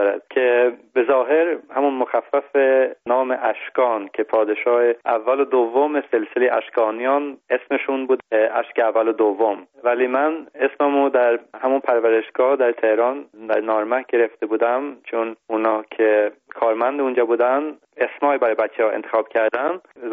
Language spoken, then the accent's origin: Persian; Sweden; Persian is a second language; also born or lived in Tehran, Iran; و سال 51 ایرانی در تهران به دنیا آمدم و الان 37 ساله که در کشور سوئد زندگی میکنم.